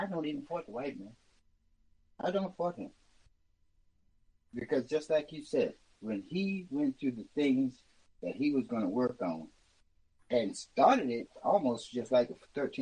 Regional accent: the South, United States; I'm from the South.

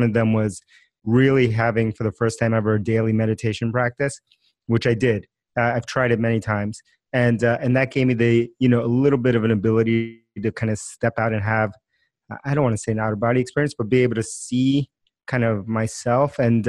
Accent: Forest Hills, New York, United States; I grew up in Queens, New York, and in the town right next

